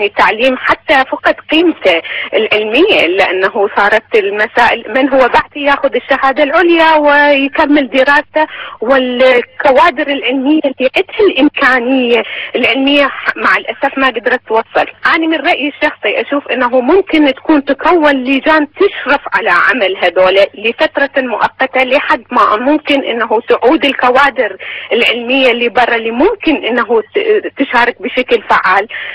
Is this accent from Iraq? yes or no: yes; Iraq; يعني نحن كعراقيين نحب ان نقدم اي شيء لبلدنا اللي انحرمنا من عنده سابقا